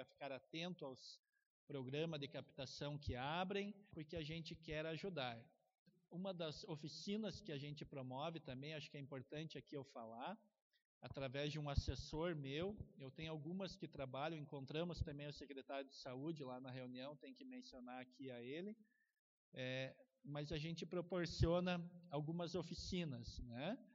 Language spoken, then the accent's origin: Portuguese; Bom Jesus, Rio Grande do Sul, Brazil; now in Caxias do Sul, Brazil; eu sou natural de Bom Jesus, minha família mora em Bom Jesus. Eu moro em Caxias, mas estou sempre pela região.